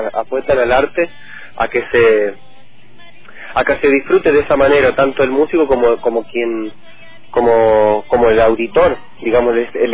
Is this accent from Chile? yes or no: yes; Chile; yo que soy chileno, digamos, entonces tengo todo un repertorio así de música chilena